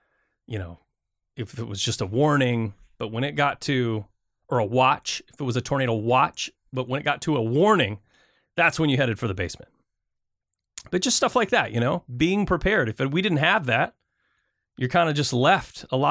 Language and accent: English; Michigan, United States; So growing up, I grew up in Michigan. We got a lot of tornadoes.